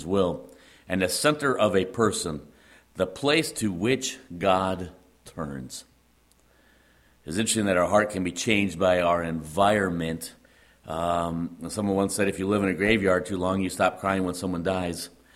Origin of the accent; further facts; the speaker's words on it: Illinois, United States; But case in point, obviously I grew up in the Chicago suburbs. And we're used to streetlights being on all night and traffic being pretty much constant.